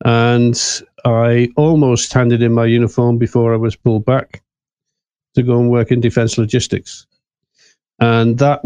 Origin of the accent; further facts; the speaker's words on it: Liverpool, North West England, United Kingdom; I'm from Liverpool in the UK. I left school at 17 to join the army.